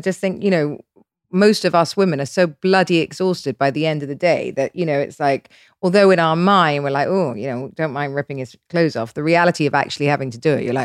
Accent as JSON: {"language": "English", "country": "United Kingdom", "said": "I'm British."}